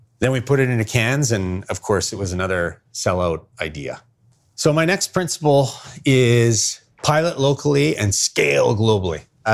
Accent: Winnipeg, Manitoba, Canada; born there; Recall, I was born in Winnipeg.

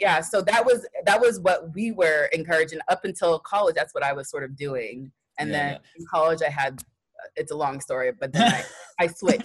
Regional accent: Texas, United States; My family's from Nigeria. I'm first generation. I grew up in Texas, but I was born in Texas.

